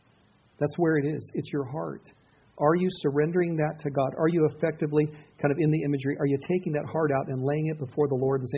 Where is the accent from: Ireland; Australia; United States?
Ireland; I'm Irish. That's why I picked that.